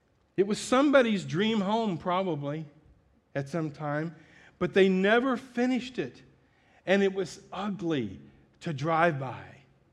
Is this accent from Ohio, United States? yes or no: yes; Ohio, United States; on the street just behind the house that I grew up in Ohio, there was this house